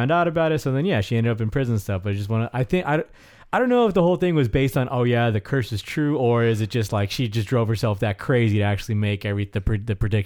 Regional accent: Riverside, California, United States; because I came from Riverside, and I feel like breweries there were much more.

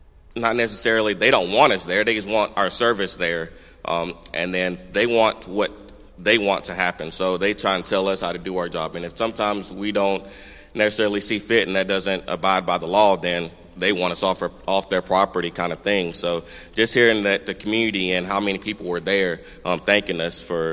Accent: Birmingham, Alabama, United States; also born or lived in Kansas; now in Montgomery, United States; So we first came here back in 2016, coming to the city of Montgomery. We're originally from the Birmingham area. We've been moved around. I was in the Army in Kansas for 5 years

